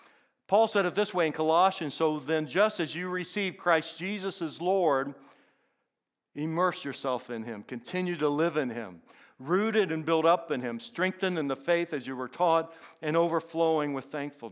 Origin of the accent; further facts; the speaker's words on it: Indiana, United States; I grew up in Indiana, so guess what sport I liked? I liked basketball.